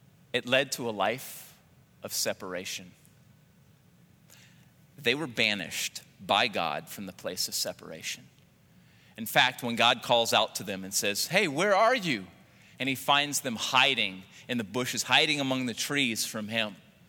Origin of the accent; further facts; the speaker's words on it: Louisiana, United States; Now, I grew up in Cajun land and we had fig trees.